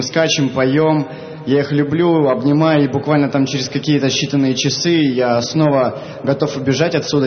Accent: Moscow, Russia; из Москвы.

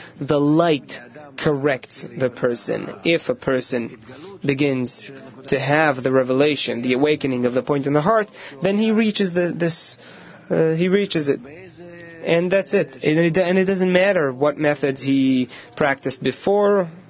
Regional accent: Modi'in, Central District, Israel; I'm from Modi'in, and the government decided that this city is called the City of Future.

